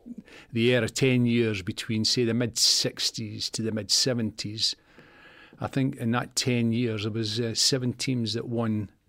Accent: Scotland, United Kingdom; moved away; But when I came down from Leeds to Leeds from Scotland, Don Revy put me between Eddie Gray and Peter Lorimer to get stripped

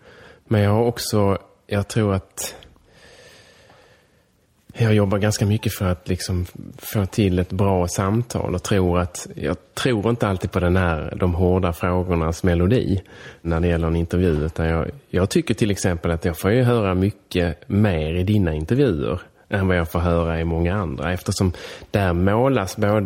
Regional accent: Helsingborg, Skåne, Sweden; jag föddes i Helsingborg. Min mamma kommer därifrån, min pappa kommer därifrån.

